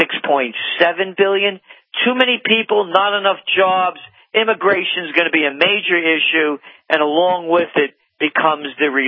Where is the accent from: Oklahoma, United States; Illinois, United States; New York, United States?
New York, United States; People ask me, I'm a New Yorker, you know, about this mosque.